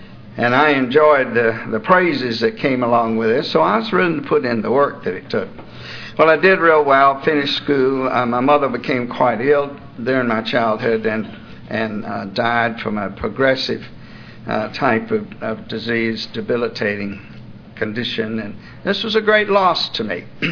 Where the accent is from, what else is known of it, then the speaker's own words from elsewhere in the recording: Atlanta, Georgia, United States; I was born and raised here in Atlanta. I lived here almost all my life.